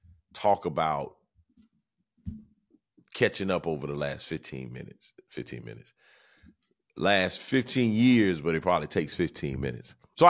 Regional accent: Camden, South Carolina, United States; we went to the Carolina Cup, which is in my hometown of Camden, South Carolina

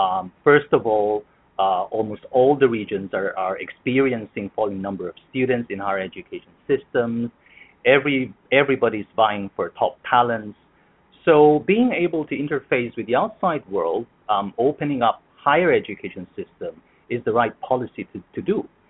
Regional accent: Hong Kong; I come from Hong Kong. I work in Hong Kong.

